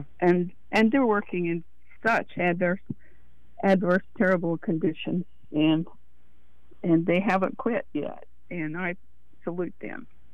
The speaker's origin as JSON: {"language": "English", "region": "Mississippi", "country": "United States", "tie": "born or raised there", "said": "I grew up in Mississippi"}